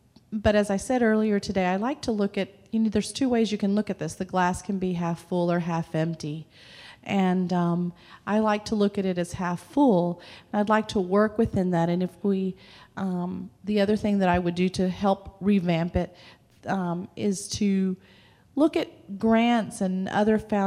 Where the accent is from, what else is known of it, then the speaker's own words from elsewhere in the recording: Austin, Texas, United States; Good evening. … from Austin, Texas